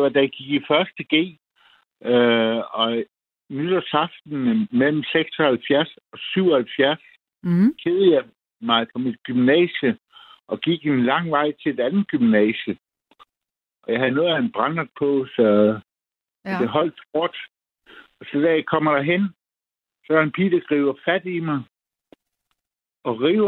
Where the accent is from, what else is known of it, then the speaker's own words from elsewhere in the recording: Region of Southern Denmark, Denmark; Men så dukker hun op til en fest i mit barndomshjem, en stor gård på Fyn.